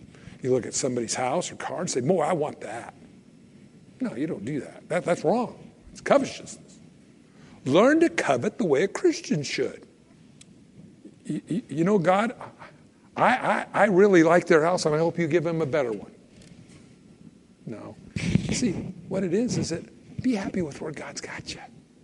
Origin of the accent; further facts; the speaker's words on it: California, United States; now in Idaho, United States; I moved up here from California years ago. Now I know everybody will hate me. No, I'm from California.